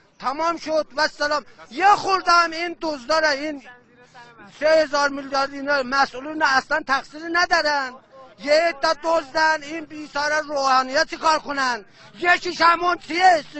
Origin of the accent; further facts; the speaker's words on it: Tabriz, East Azerbaijan, Iran; بچه تبریزم زمان زنج خدمت کردم